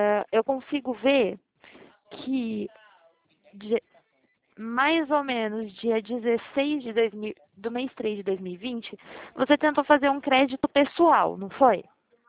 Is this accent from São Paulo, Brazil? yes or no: yes; Itatiba, São Paulo, Brazil; nós somos de Itatiba, interior de São Paulo.